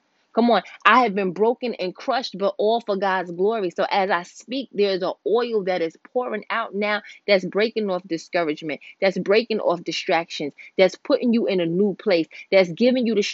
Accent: New York, United States; I'm from New York, calm down.

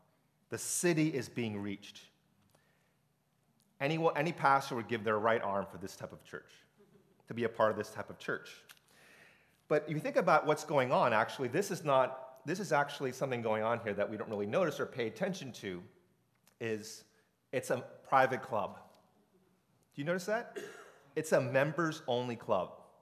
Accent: United States; I'm not fully Asian, and I'm not fully American. Sorry, I'm from America.

